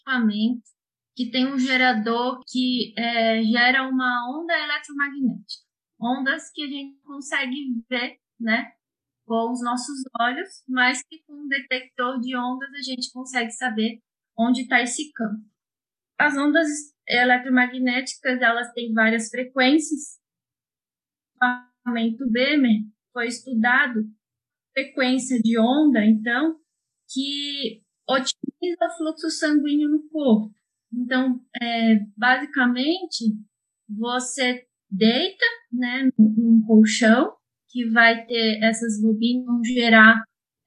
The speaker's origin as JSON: {"language": "Portuguese", "region": "Rio de Janeiro", "country": "Brazil", "said": "Eu sou do Rio de Janeiro."}